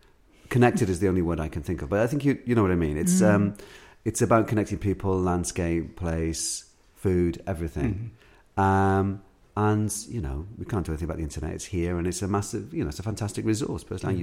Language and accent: English; Scotland, United Kingdom; born there; now in Wales; So even though I was born in Scotland, because I've lived here for most of my life